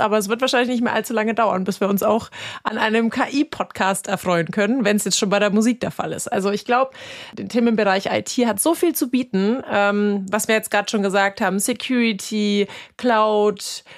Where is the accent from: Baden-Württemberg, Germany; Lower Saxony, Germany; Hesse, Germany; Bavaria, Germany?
Bavaria, Germany; born there; moved away as an adult; Ich komme auch gebürtig, wie man so schön sagt, aus dem Frankenland. Mich hat's dann auch nach dem Studium in den Norden verschlagen und wohne schon seit mittlerweile knapp 10 Jahren hier im Norden